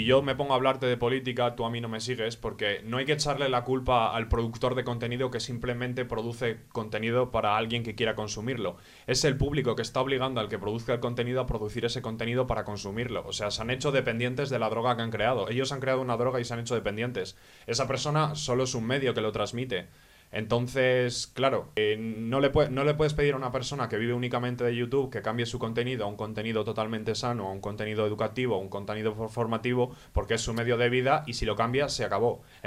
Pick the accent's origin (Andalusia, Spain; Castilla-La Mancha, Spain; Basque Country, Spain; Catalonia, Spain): Catalonia, Spain; primero, soy catalán